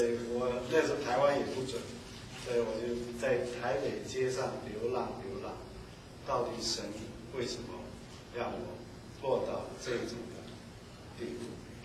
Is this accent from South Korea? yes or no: yes; Seoul, South Korea; 读完了以后就毅然决然回到我的老家，就是汉城。